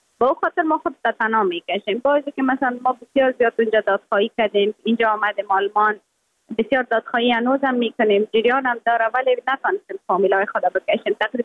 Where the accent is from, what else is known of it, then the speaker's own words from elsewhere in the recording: Afghanistan; یکانه چیزی که من از افغانستانم روی خود وعده کرده بودم، برآمده بودم، به می وعده برآمده بودم که من دوباره از خود یک چیز ساخته پس میایم افغانستان.